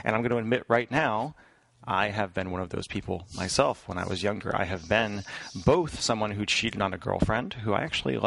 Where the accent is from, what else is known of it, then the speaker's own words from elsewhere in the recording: Massachusetts, United States; I'm 34 now, and I grew up in Massachusetts.